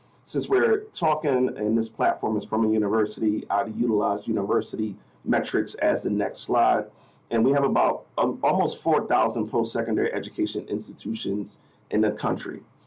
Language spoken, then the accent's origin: English; Philadelphia, Pennsylvania, United States; the fact that I was from Philadelphia was a plus, and I was familiar with those communities where we had schools at.